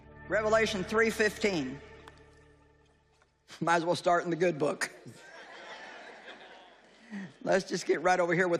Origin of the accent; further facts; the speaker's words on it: St. Louis, Missouri, United States; I'm from St. Louis and we've got the arch.